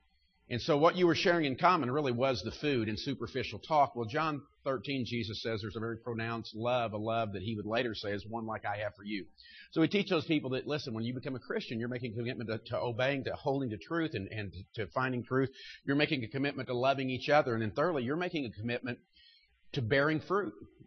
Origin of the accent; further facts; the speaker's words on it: Missouri, United States; by the way, I'm from Missouri, so you can guess where the bias will, this will be.